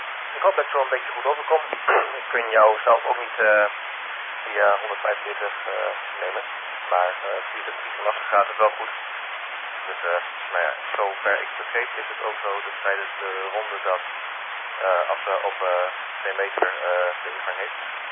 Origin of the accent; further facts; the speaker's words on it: Groningen, Netherlands; Ik kom hier inderdaad uit Groningen, uit de Weijert.